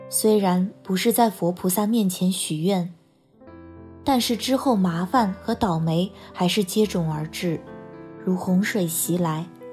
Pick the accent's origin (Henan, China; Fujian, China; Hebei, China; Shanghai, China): Shanghai, China; 大家好，我是来自上海的